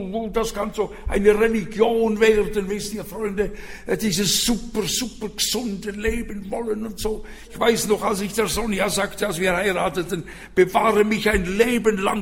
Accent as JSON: {"language": "German", "country": "Switzerland", "said": "Das ist ein Staat im Staat bei uns in der Schweiz."}